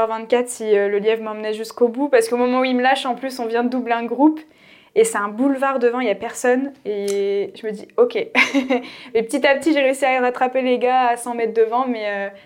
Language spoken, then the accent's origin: French; Grand Est, France; now in Lille, France; je suis toujours en train de courir à 25 ans. Alors, j'habite à côté de Lille depuis 5 ans. Je suis originaire des Ardennes.